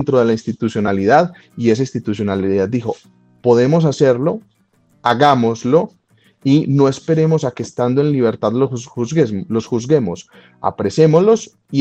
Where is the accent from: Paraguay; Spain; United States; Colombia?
Colombia; Pues aquí todos somos colombianos, pregúntense cuántos inocentes hay en las cárceles de Colombia esperando su juicio